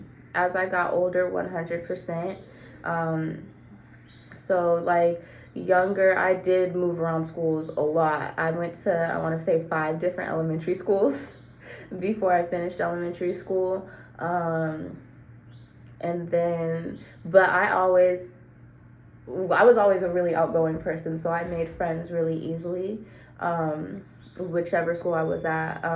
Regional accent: University Place, Washington, United States; was growing up in University Place, just because there weren't a lot of people who looked like me or didn't have a lot of hair like me, skin tones like me.

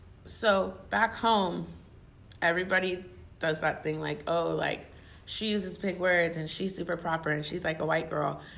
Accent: Tennessee, United States; also born or lived in Oregon; So I was born in Oregon, but I grew up in Tennessee.

